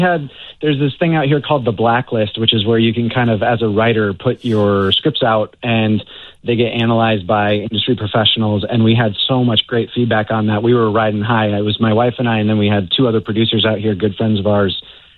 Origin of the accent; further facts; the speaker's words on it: Iowa, United States; now in Los Angeles, United States; So I've been in Los Angeles for about 20 years. I'm from the Midwest. I grew up in Iowa.